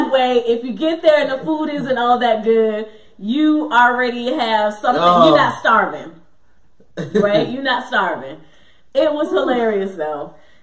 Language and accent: English; the South, United States; we're from the South